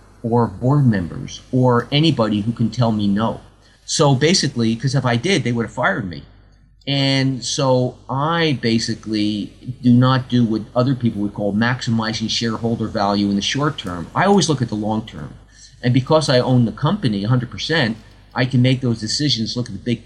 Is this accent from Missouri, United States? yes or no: no; New Jersey, United States; now in California, United States; I live in California, but I'm actually from New Jersey. I used to go to Atlantic City.